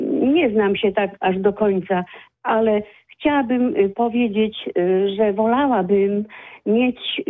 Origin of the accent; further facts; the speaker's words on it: Greater Poland Voivodeship, Poland; A ponieważ jestem z okolic Konina